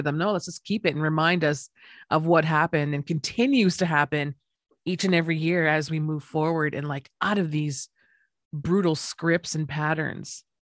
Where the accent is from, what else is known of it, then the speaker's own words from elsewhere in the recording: Winnipeg, Manitoba, Canada; born there; I know where I was born in Winnipeg, the Queen statue is still down and it's still painted red